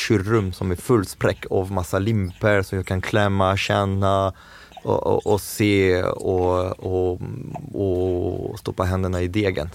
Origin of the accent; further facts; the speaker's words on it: France; Swedish is a second language; moved away as an adult; now in Sweden; Alltså jag är fransman, jag var 26 när jag kom till Sverige, så alltså, svenska är inte riktigt min modersmål, det är min fjärde språk